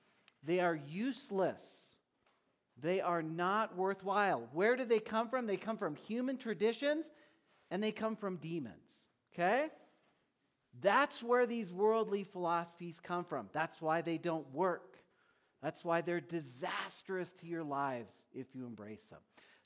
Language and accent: English; Omaha, Nebraska, United States; I am from Omaha.